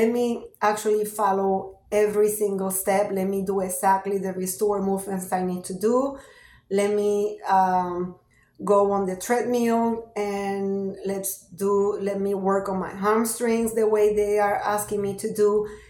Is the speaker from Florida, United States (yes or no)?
yes; Florida, United States; I'm from Southwest Florida.